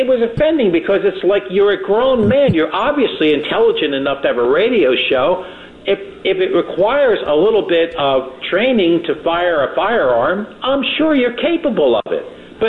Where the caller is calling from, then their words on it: Philadelphia, Pennsylvania, United States; even though I'm calling from Philly, I'm listening to you on KMOX St. Louis.